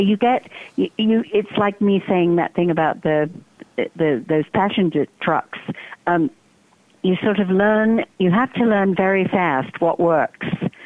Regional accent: England, United Kingdom; seeing as how I'm originally from England.

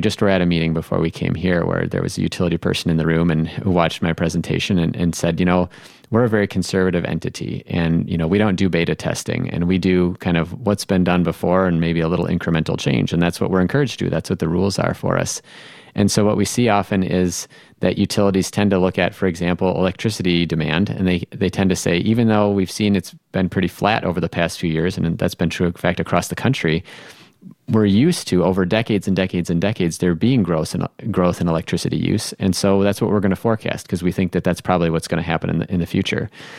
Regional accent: Minnesota, United States; In my home state of Minnesota, that's a pretty constant year-round temperature

